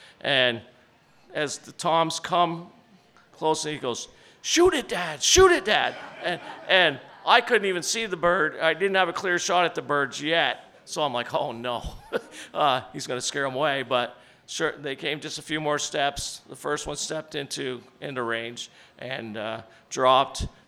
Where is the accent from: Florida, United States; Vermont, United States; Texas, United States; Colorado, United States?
Vermont, United States; Bolton; from Bolton, Vermont.